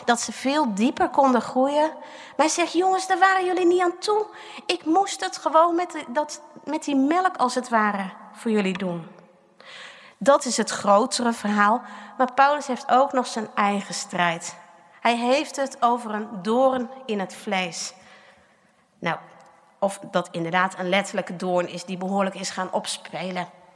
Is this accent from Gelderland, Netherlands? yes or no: yes; Gelderland, Netherlands; Ik kom van de Veluwe. Dat weet u.